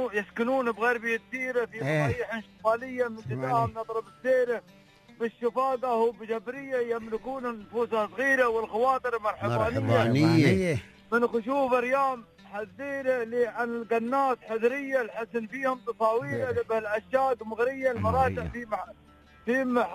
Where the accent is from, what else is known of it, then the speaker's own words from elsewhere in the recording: United Arab Emirates; انا اماراتي